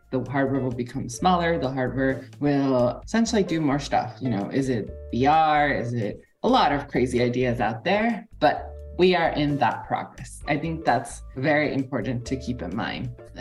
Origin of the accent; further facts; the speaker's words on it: Puerto Rico; I was born and raised in Puerto Rico. So for me, being Latina